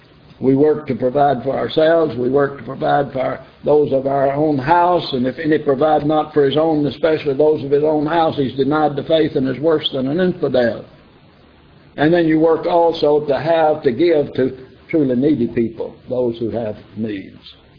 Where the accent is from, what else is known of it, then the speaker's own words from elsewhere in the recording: Mississippi, United States; I grew up in Mississippi, and I never tried to gamble